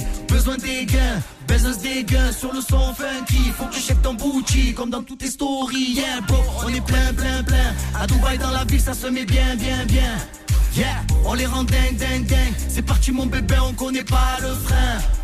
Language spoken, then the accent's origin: French; Tunisia; moved away; j'aime mon pays, j'aime la Tunisie. Attention, je suis un Tunisien, je suis fier de l'être. Mais ça fait très longtemps que je suis pas allé en Tunisie